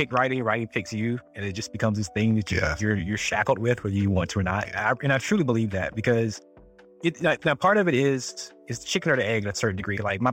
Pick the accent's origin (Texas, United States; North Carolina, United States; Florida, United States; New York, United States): North Carolina, United States; So I grew up in the South, like, same small town I actually still live in, this little small 600 people town in southeastern North Carolina. And it is definitely the South.